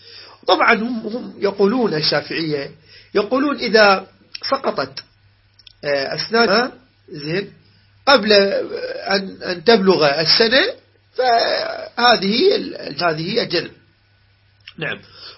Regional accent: Iraq; ولحم الغنم عندنا في العراق مفضل على المعز ويسمى بالسخلة. والسخلة نسميها صخلة بالعراق

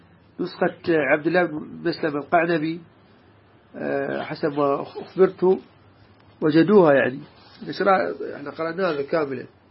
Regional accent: Iraq; احنا من عراقي ما اعرف في باقي البلدان هذا موجود او غير موجود

